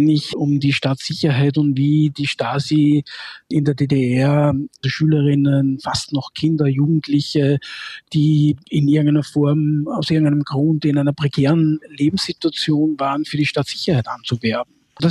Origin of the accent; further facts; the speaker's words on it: Austria; Es ist eine tolle Geschichte aus der österreichischen Provinz. Es ist ja nicht weit von der Gegend, wo ich aufgewachsen bin.